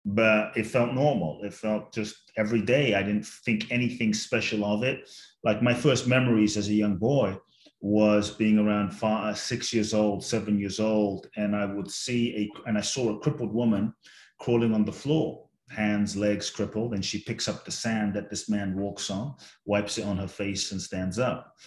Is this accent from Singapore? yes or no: no; London, United Kingdom; also born or lived in Ghana; now in United States; I was born in Ghana, West Africa. And so my father's from Ghana, my mother's Japanese. I grew up in London, now live in the US and partly Mexico.